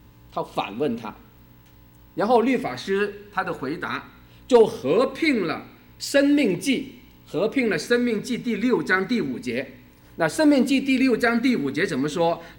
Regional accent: China; 我们中国人呢，看看你不认识。

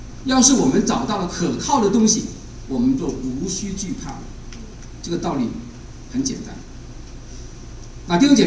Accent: China; 我们中国人啊，就是半途插出一个成教金子吧

